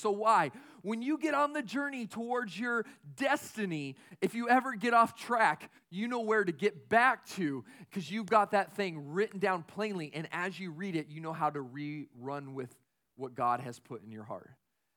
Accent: Tucson, Arizona, United States; I grew up in Tucson, Arizona. And in Arizona, we have these things.

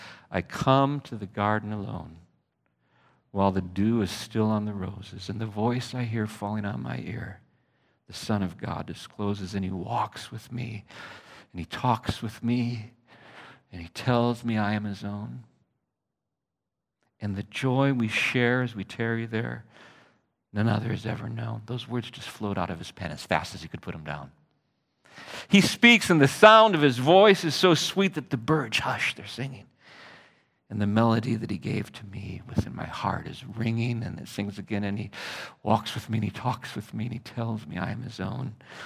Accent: Phoenix, Arizona, United States; also born or lived in Michigan; I was born in Michigan. I'm 53 years old, so I'm not terribly old, but I'm not terribly young. And I'm beyond middle age, unless I live to be 106, I guess, right? Born in Michigan. I grew up in Phoenix. I was there from age 4 until 17

